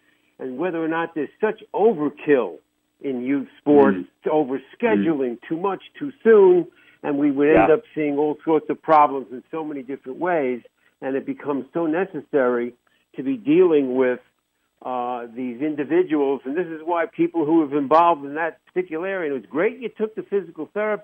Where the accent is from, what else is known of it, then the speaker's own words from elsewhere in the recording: Louisville, Kentucky, United States; now in New York, United States; So I'm a New Yorker, but I'm from Louisville, the Cardinals.